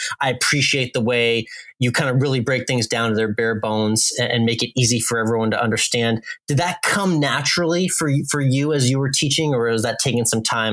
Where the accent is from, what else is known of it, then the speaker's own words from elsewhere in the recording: Northeast, United States; now in Texas, United States; I grew up in the Northeast too. I got down to Texas as soon as I could